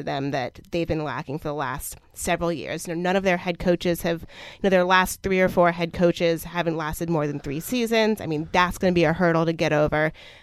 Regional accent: Tampa, Florida, United States; I grew up in Tampa Bay.

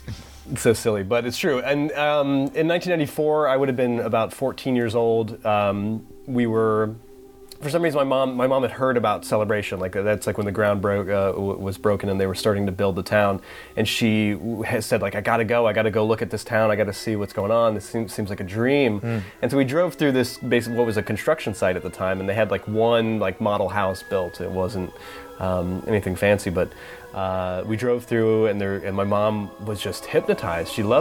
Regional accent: Akron, Ohio, United States; I grew up in Ohio, in Akron, Ohio.

